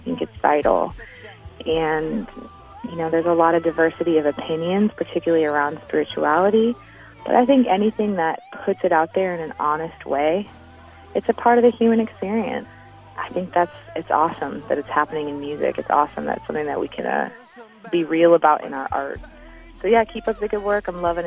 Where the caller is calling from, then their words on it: Seattle, Washington, United States; I'm calling from Seattle, and I'm loving the show tonight.